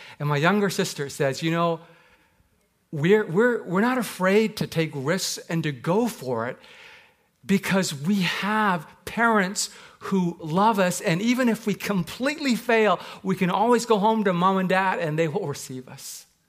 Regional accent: England, United Kingdom; I remember saying, you see, I'm from England

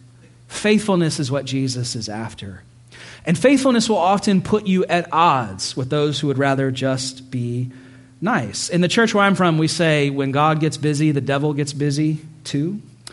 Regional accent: United States; I'm an American. I'm allowed to say this because we're not nice.

